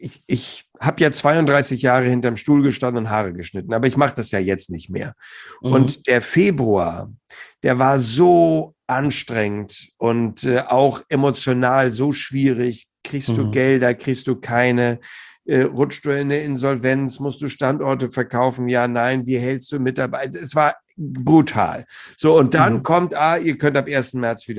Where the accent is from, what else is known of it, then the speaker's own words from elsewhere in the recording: Hamburg, Germany; Also ich kann jetzt nur als Hamburger sprechen.